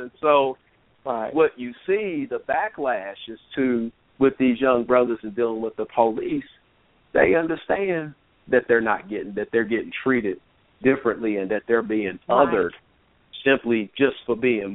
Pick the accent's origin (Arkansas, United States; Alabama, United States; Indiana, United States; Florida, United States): Indiana, United States; Indianapolis; And I know that from a fact, I mean, growing up in Indianapolis.